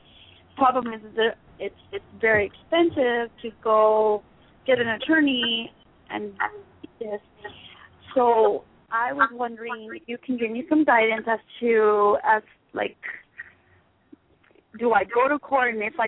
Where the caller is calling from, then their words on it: Arizona, United States; I'm from Arizona.